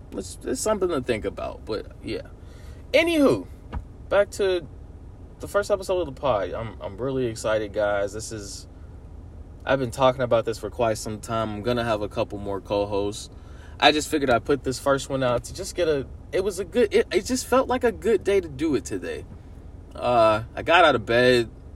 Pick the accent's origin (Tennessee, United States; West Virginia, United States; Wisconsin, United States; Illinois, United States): Illinois, United States; Chicago; I'm from Chicago, so I don't give a fuck about what anybody else says. This is a Chi-Town pod. I am a product of Chicago.